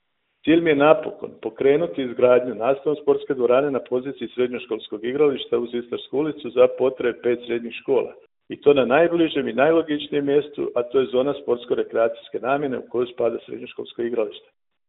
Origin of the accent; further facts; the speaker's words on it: Osijek, Osijek-Baranja County, Croatia; rođen sam i živim u Osijeku, ovdje sam završio osnovnu i srednju školu te građevinski fakultet. Imam sina studenta na prvoj godini fakulteta, supruga mi je liječnica i profesorica na medicinskom fakultetu. Hrvatski sam branitelj